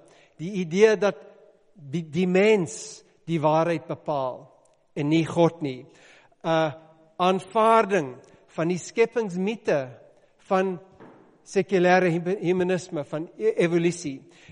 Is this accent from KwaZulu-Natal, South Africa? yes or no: yes; KwaZulu-Natal, South Africa; Afrikaans is a second language; Ek is 'n Engelsman uit Natal uit. Ek het daar so groot geword waar ons nie eers in ons Afrikaans lesse op skool Afrikaans gepraat het nie.